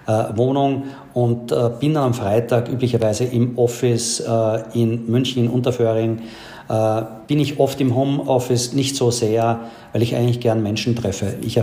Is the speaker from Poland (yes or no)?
no; Austria; Ja, Lieblingsland wird schon meine Heimat bleiben, Österreich.